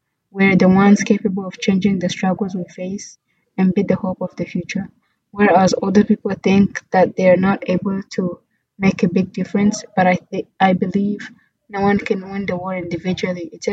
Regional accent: Rwanda; now in United States; Growing up in Rwanda today, living in this country and experiencing the events of the past year, my understanding of his legacy has changed.

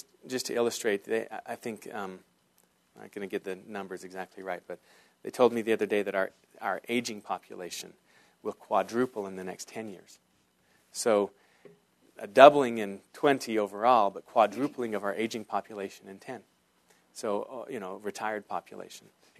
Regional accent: West Bountiful, Utah, United States; I think of my hometown that born and raised in West Bountiful, Utah.

